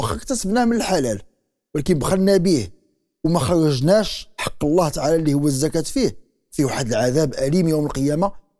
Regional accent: Morocco; كنستحضروا هنا واحد المثال عظيم جدا عندنا في المغرب

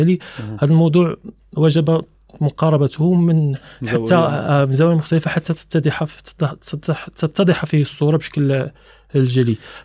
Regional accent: Casablanca, Casablanca-Settat, Morocco; كوني ينتمي لمدينة الدار البيضاء، من مواليد مدينة الدار البيضاء

